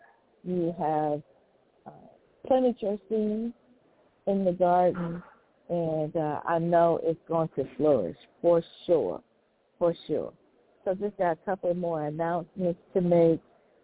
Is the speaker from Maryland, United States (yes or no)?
no; Virginia, United States; And I am from Virginia. I am from Sussex County, where I think the first peanut in the United States was planted or something like that.